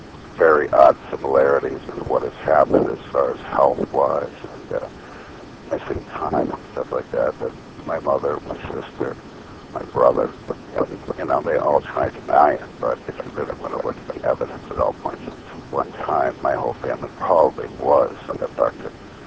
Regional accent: Chicago, Illinois, United States; Every once in a while I slip, but you'll figure out I'm a Chicagoan.

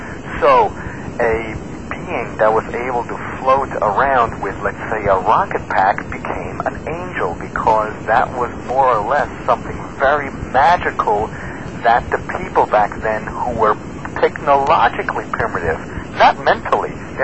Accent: Switzerland; Originally I grew up in Switzerland

